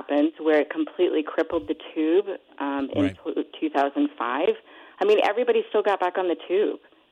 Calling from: Derby, East Midlands, United Kingdom; I'm calling from a city called Derby, which is right in the center of England.

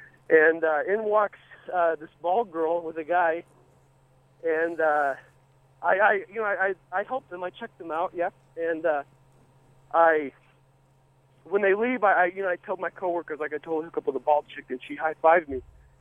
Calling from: Lubbock, Texas, United States; I'm calling from Lubbock, Texas.

